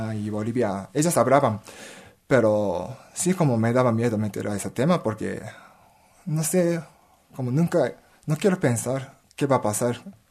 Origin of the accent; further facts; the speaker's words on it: Japan; Spanish is a second language; now in Mexico; yo soy japonés, aunque aquí ya llevo 4 años, pero yo soy japonés y mi familia está ahí.